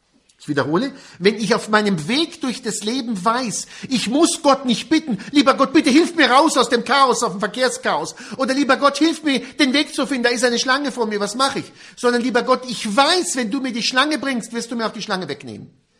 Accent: Israel; mit dem bin ich als Jude in Israel aufgewachsen

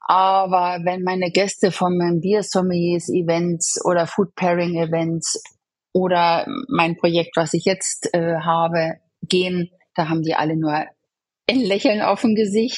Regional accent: Hoyerswerda, Saxony, Germany; Aufgewachsen bin ich in der Lausitz und das ist zwischen also Dresden, Cottbus, der Ort heißt Hoyerswerda.

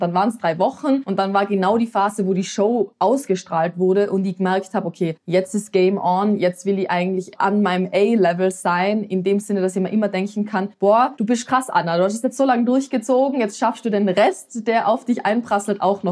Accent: Tyrol, Austria; now in Vienna, Austria; In Tirol, wo ich aufgewachsen bin, das kenne ich. Und ich habe auch die Berge und die Natur, die mich dann wieder aufladen.

